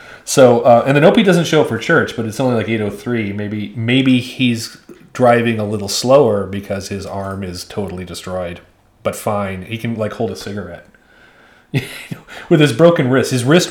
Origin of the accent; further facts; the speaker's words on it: San Francisco, California, United States; we're from San Francisco. We don't say Cali and Oaktown and stuff like that.